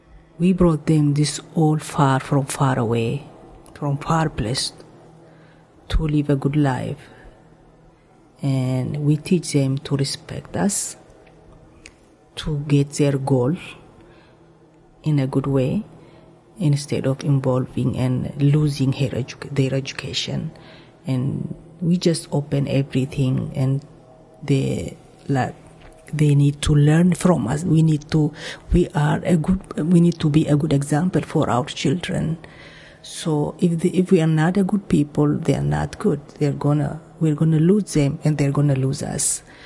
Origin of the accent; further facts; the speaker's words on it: Ethiopia; English is a second language; now in Portland, United States; I'm originally from East Africa, Ethiopia. I have been here like more than 15 years now.